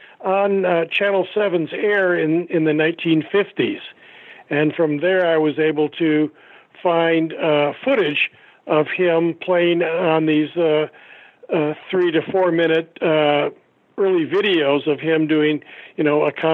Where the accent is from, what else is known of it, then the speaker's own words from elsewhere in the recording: Midwest, United States; now in California, United States; I immigrated from the Midwest out to California